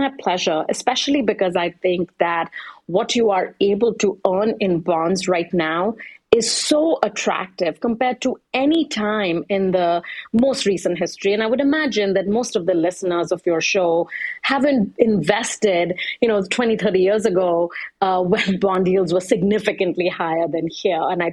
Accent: India; if you're looking at emerging markets, so I'm from India. If you're looking at a bond from the Indian government, that is certainly available to you

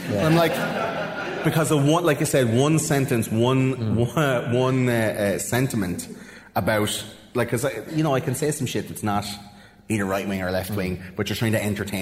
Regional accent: Leinster, Ireland; accent: Wexford; and then the dicks, like my Wexford accent.

